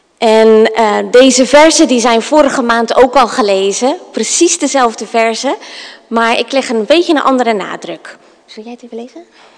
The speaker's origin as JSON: {"language": "Dutch", "town": "Heerde", "region": "Gelderland", "country": "Netherlands", "tie": "born or raised there", "also_born_or_lived": "England", "moved": "as an adult", "said": "Ik ben opgegroeid in Heerde. Niet al te ver hier vandaan. 20 minuutjes of zo. En toen zijn we naar Engeland verhuisd. En daar hebben we een aantal jaar gewoond. Daar hebben we Tirza gekregen. En toen zij 8 maanden oud was, zijn wij verhuisd naar Cambodja."}